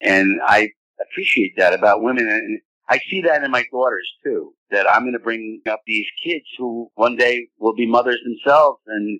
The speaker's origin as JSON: {"language": "English", "region": "New York", "country": "United States", "said": "I'm not really a Floridian, but I'm a New Yorker, so I'm like, I don't know, semi-Floridian?"}